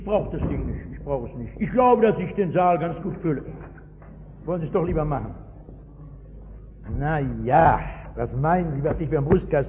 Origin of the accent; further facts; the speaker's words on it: Essen, North Rhine-Westphalia, Germany; Washington, New York, Hongkong oder das Ruhrgebiet, wo ich herkomme.